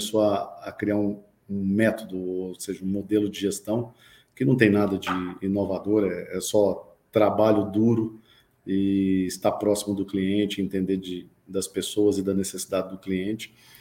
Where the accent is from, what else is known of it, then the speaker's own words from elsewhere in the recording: Uberaba, Minas Gerais, Brazil; Eu sou mineiro de Uberaba, e estudei em Uberaba